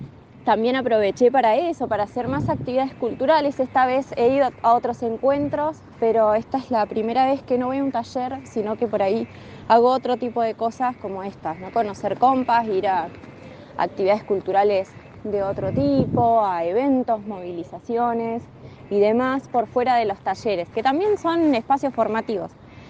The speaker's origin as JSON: {"language": "Spanish", "town": "San Antonio Este", "region": "Río Negro", "country": "Argentina", "said": "soy de San Antonio Este. Soy profesora en letras y actualmente trabajo en el Instituto de Formación Docente Continua de San Antonio."}